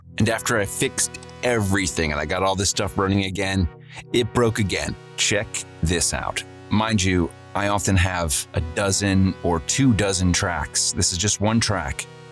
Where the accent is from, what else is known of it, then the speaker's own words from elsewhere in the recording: Ohio, United States; Did you know my hometown in Ohio had a department store called Lazarus?